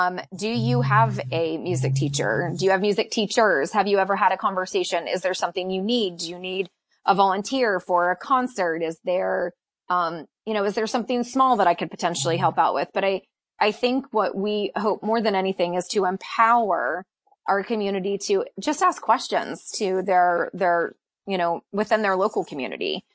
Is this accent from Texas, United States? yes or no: no; Florida, United States; moved away; I came from Florida, but the Southeast has this amazing thing called seasons that I was not aware of. And so I like to take full advantage of those things because I didn't grow up having them.